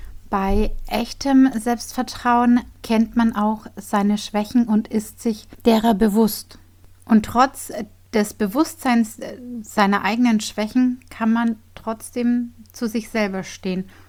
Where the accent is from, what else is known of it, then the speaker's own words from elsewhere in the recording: Bavaria, Germany; wie ihr wisst, bin ich ja aus Bayern